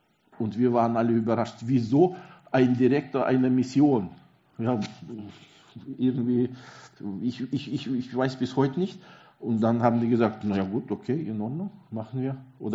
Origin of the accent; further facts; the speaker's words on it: Switzerland; Als Schweizer, wo schon in der Fahne ein Kreuz drin ist.